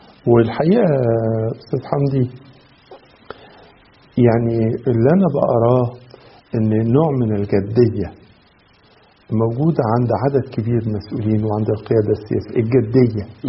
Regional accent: Egypt; فإحنا كمصريين

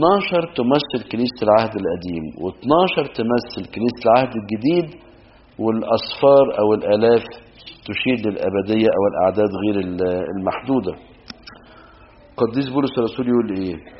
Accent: Minya Governorate, Egypt; والنوع ده برضو موجود على فكرة وعندنا في المنيا منه كتير

